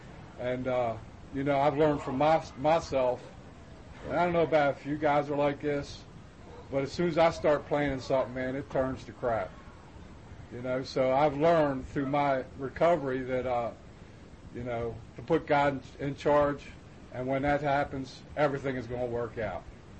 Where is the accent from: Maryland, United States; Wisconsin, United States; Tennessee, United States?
Maryland, United States; Cumberland; in Cumberland, where I'm from, is we got a meeting every day of the week in Narcotics Anonymous